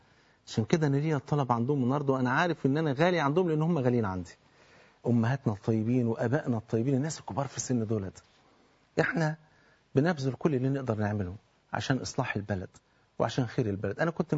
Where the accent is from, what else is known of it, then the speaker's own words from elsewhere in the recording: Egypt; أنا كواحد مصري